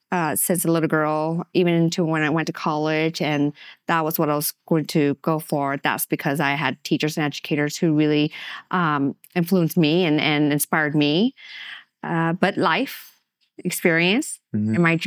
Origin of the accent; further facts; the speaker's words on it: San Bernardino, California, United States; English is a second language; also born or lived in San Diego; And I was born in San Diego in 1982. And a family friend of ours said, you need to get out of this really bad part of San Diego and move to San Bernardino. We didn't speak English